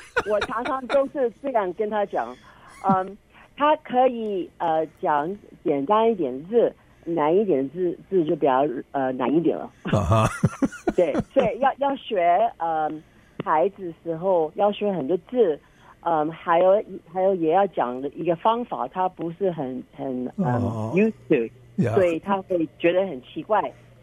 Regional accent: San Francisco, California, United States; Chinese is a second language; also born or lived in Taiwan; 我是在台湾出生的，可是在美国长大。

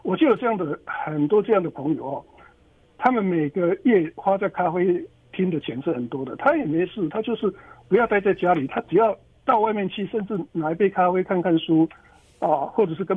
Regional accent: China; 像我们中国人刚刚讲的那个家和万事兴，它其实就是一种循环圈

